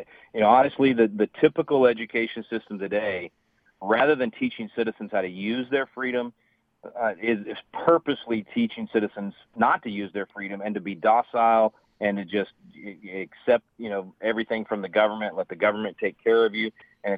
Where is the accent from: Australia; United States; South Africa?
United States; Dallas, Texas; I grew up in Dallas, and we went down to Austin to play in the tournament